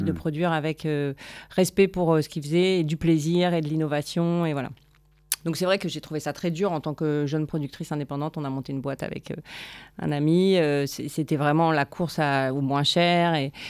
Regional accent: Paris, Île-de-France, France; Donc, je suis parisienne d'origine

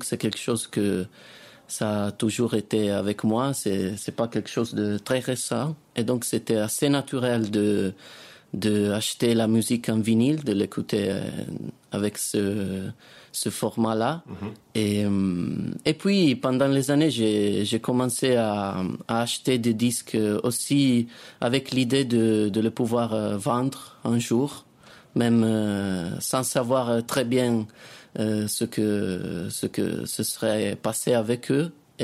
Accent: Turin, Piedmont, Italy; born there; j'habite à Turin, je suis né à Turin dans un quartier des ouvrières, quand il y avait encore un petit peu la fabrique Fiat, qui était la fabrique des voitures.

